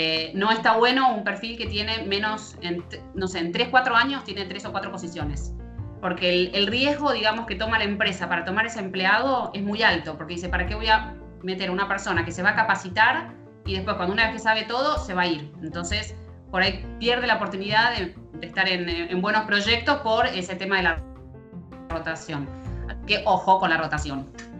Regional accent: Argentina; Nosotros, como en Argentina, estamos... te diría que estamos a la vanguardia

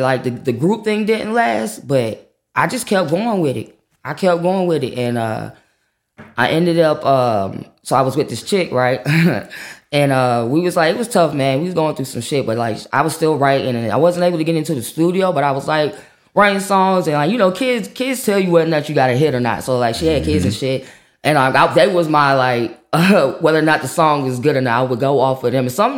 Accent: Virginia, United States; also born or lived in Baltimore, United States / South Carolina, United States; I'm originally I grew up in Virginia, Virginia, Maryland. So predominantly I was in Virginia until 8. Then I moved to Maryland, Baltimore, shout out to Be More.

